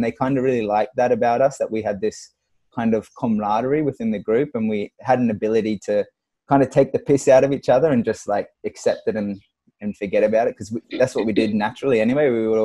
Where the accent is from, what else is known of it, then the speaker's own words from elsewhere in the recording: Australia; So this is back in 2013, you know, I'm young Australian, just looking to have a good time.